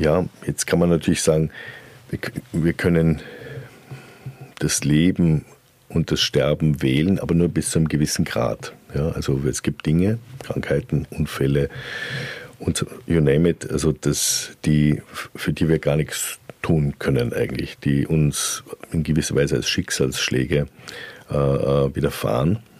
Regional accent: Germany; born there; ich bin in der DDR geboren

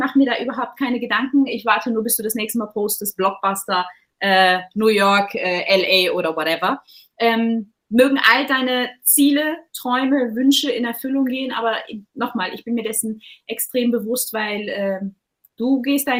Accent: Germany; wo kommen Sie her? Und dann ich so, ja, aus Deutschland. Und ich so, was heißt, Take it or leave it, ja. Und ich so, ja, born and raised.

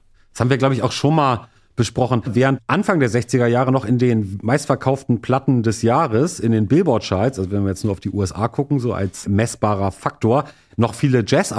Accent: Hamburg, Germany; bin natürlich jetzt mit dem Aura des Nachtlebens sozialisiert als Hamburger

